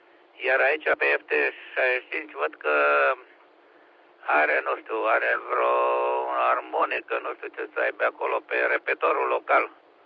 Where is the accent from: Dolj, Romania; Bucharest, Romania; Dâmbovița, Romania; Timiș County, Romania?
Timiș County, Romania; Rovinița Mare; din satul meu natal, Rovinița Mare, acolo aproape de Stamăra Moravița